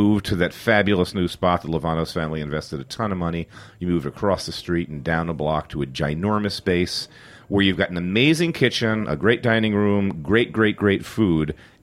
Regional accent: New York, United States; because I'm from New York and I'm a New York chef, so I would go to the docks every day.

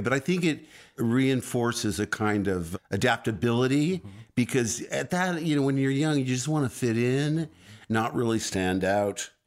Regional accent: Oakland, California, United States; born there; I was born in Oakland, California. I was the middle of seven children. My father was a career naval officer. So I went to nine schools in 12 years.

